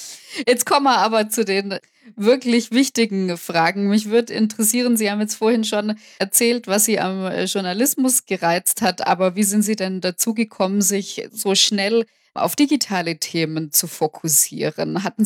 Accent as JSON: {"language": "German", "region": "Baden-Württemberg", "country": "Germany", "accent": "Swabian", "said": "ich bin eine Schwäbin, ich kann Schwäbisch."}